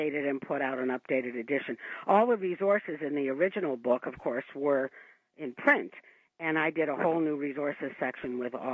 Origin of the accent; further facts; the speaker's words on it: Connecticut, United States; now in Canada; Yes, I come from Connecticut.